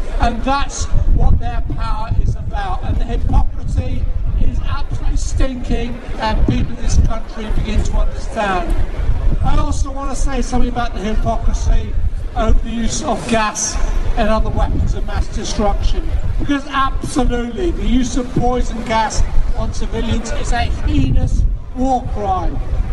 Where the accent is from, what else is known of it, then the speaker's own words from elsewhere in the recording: Chesterfield, East Midlands, United Kingdom; because I come myself from Chesterfield and North Derbyshire.